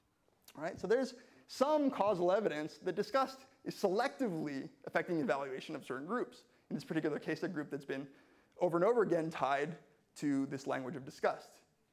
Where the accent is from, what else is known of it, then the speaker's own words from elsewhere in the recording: California, United States; So I was raised in California.